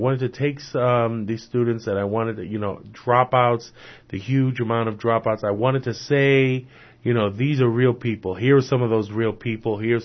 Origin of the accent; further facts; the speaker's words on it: New York City, New York, United States; because I'm originally from the South Bronx and I still live in the Bronx.